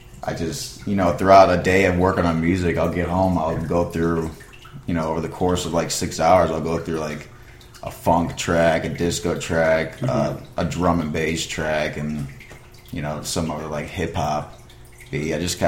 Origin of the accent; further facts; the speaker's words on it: St. Charles, Missouri, United States; I'm from St. Charles, St. Louis area.